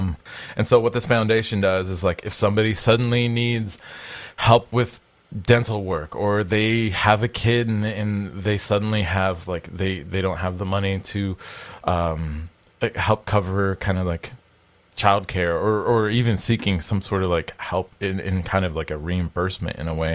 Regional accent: Washington, United States; But I'm like, obviously, I'm from Washington State, so my goal is like, all right, let's pull some of the local guys that are in the area

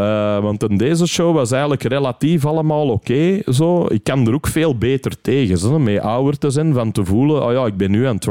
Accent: Antwerp, Flanders, Belgium; born there; ik heb een Engelse vader en Limburgse moeder. Ik ben geboren in Antwerpen.

